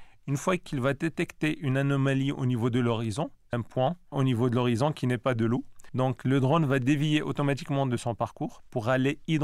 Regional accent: Morocco; on vient du Maroc, qui est un pays côtier

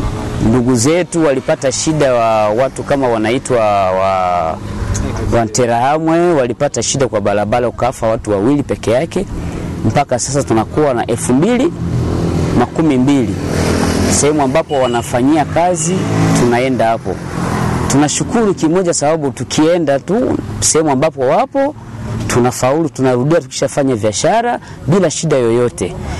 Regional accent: Goma, North Kivu, DR Congo; also born or lived in Bukavu; Mimi ni mzaliwa wa Bukavu, nilikomaa Goma.

